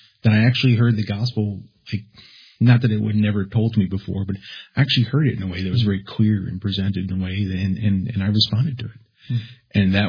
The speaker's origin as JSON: {"language": "English", "town": "Staten Island", "region": "New York", "country": "United States", "tie": "born or raised there", "also_born_or_lived": "Brooklyn", "said": "So I actually born and raised in New York City, born in Brooklyn. Then where my family spent most of my memorable life in Staten Island."}